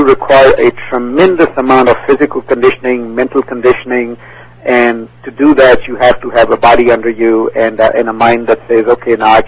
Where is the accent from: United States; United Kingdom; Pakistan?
Pakistan; I'm originally from Pakistan